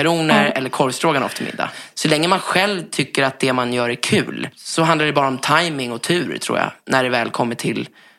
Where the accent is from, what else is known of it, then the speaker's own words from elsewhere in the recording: Danderyd, Stockholm County, Sweden; born there; Jag föddes på Danderyds sjukhus 14 september med min mor och min gudmor Susanne.